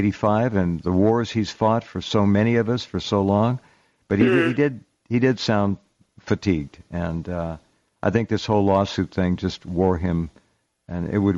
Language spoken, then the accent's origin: English; Santa Barbara, California, United States; So anyway, we're both from Santa Barbara, but don't hold that against either one of us.